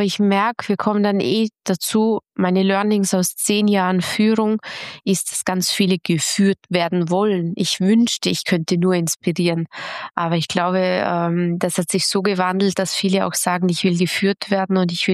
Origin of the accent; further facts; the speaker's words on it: Vorarlberg, Austria; now in Vienna, Austria; dass es völlig irre war, nach Wien zu gehen, als Vorarlbergerin vom Bodensee nach Wien